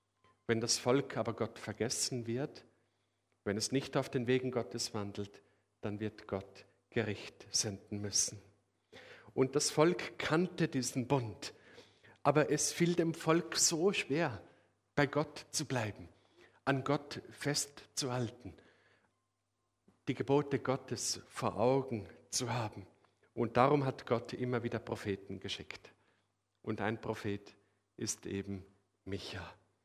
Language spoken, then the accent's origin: German; Austria; Danke, dass euch auch mein Dialekt bekannt ist vom Peter Brock, der auch ein Österreicher ist.